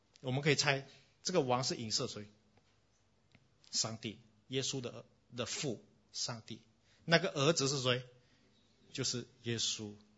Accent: Singapore; 你们新加坡人，我们新加坡人如果要摆一个婚宴要多久？

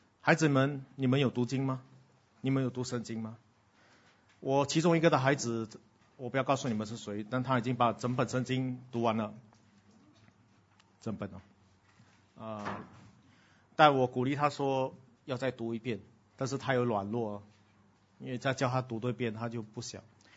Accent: Singapore; 因为我们新加坡人中文的水平蛮低的

